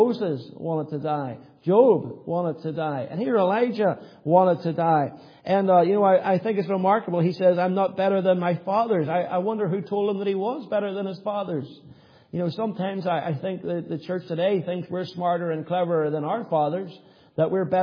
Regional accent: Ireland; She heard my accent. She says, "Where are you from?" And I said, "I'm from Ireland."

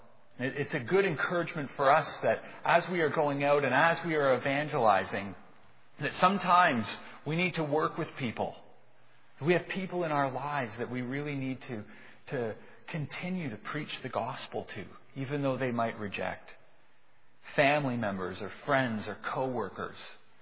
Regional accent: Canada; this was the first time in my life growing up in Canada where I actually experienced what it would be like to be a minority.

